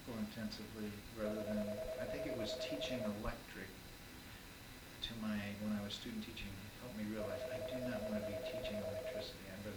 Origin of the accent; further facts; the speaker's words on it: Ohio, United States; also born or lived in Trenton, New Jersey / Yardley, Pennsylvania; I was born in Trenton, New Jersey, but grew up on a farm in southeast Pennsylvania, Bucks County, Yardley, for 6 years, and then at six, the family moved to Ohio, where my father was a general farmer